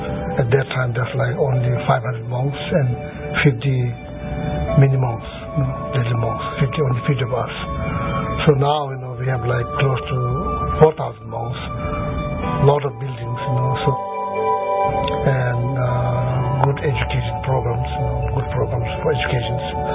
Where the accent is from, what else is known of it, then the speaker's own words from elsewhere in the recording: Sikkim, India; I'm from Sikkim. I was born in Sikkim.